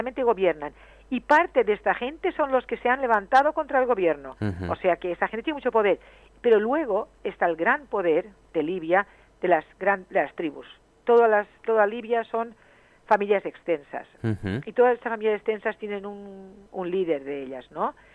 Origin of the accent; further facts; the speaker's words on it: Spain; Yo soy española.